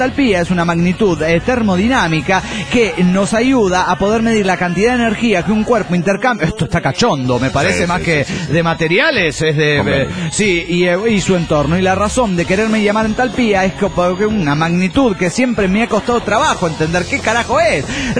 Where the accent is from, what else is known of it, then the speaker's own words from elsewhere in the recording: Morelia, Michoacán, Mexico; yo soy de Morelia, Michoacán.